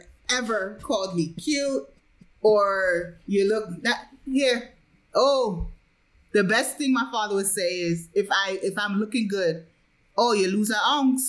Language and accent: English; Grenada; I remember, you know, growing up in Grenada, my father would take me to the countryside.